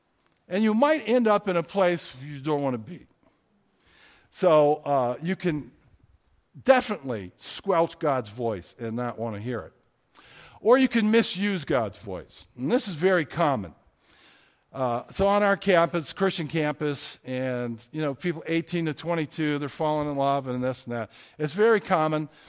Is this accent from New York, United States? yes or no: no; Detroit, Michigan, United States; No, I'm from the Detroit area, but I go to college at Spring Arbor.